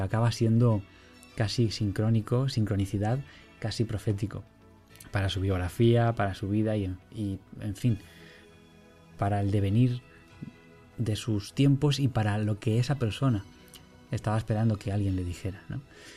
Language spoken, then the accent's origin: Spanish; Madrid, Community of Madrid, Spain; Yo tengo una parte de mi biografía unida a este parque, como muchos madrileños.